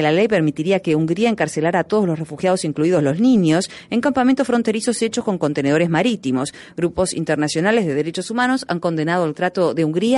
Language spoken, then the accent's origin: Spanish; New York City, New York, United States; Nací, crecí en Nueva York